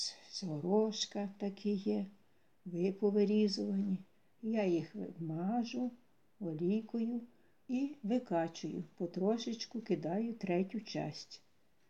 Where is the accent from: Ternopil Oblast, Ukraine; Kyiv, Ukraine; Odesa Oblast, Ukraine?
Ternopil Oblast, Ukraine; moved away; я сама з Тернопільської області живу, жили ми там, батьки наші, 2 брати.